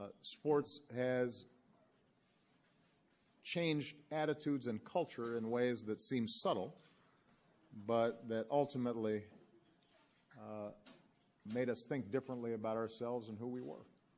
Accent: Chicago, Illinois, United States; And I was in my hometown of Chicago on Tuesday for my farewell address

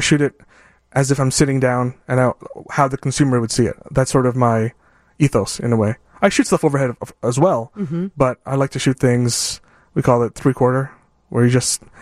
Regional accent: Montreal, Quebec, Canada; now in Chicago, United States; Born and raised in Canada. Proud of that.

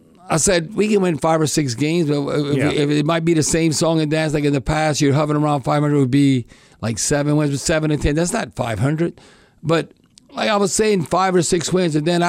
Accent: Louisiana, United States; Well, we're from South Louisiana, or Gulf Coast, Gulf, Salt, Saints, whatever.

